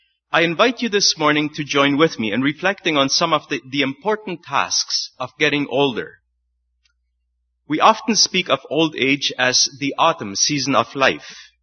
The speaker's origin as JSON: {"language": "English", "country": "Paraguay", "tie": "born or raised there", "said": "I grew up in Paraguay, not to worry."}